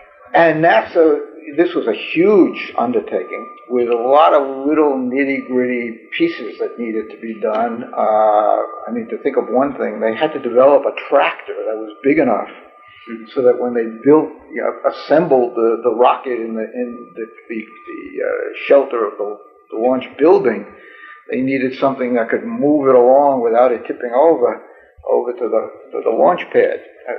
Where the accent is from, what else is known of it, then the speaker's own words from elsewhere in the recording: New York City, New York, United States; I grew up in New York City. I graduated from City College in New York with a bachelor's in electrical engineering.